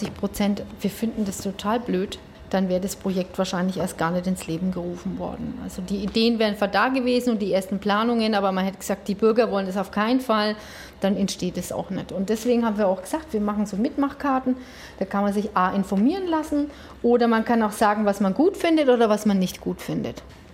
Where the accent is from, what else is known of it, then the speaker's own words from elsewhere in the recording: Nuremberg, Bavaria, Germany; Und ich habe als Kind in der Pegnitzaue gespielt und habe auch im Wördersee schon gebadet als Kind.